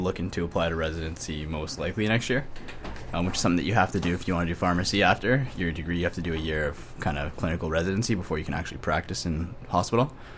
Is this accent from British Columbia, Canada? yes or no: yes; Chilliwack, British Columbia, Canada; also born or lived in Kitimat; I guess, like, originally I'm from Chilliwack. I grew up, so that's pretty close to Vancouver.